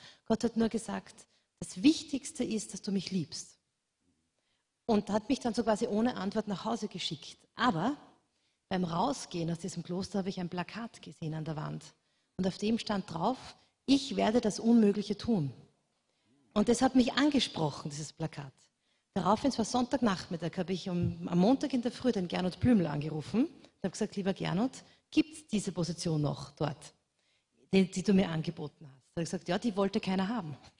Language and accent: German; Linz, Upper Austria, Austria; moved away as an adult; also born or lived in Brussels; ich bin ursprünglich in Oberösterreich geboren, aus dem Salzkammergut, habe dann in Linz in die Schule gegangen